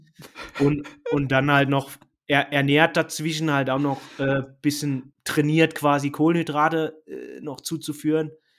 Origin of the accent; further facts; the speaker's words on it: Saarland, Germany; ein Ultrarennen in meiner Heimat im Saarland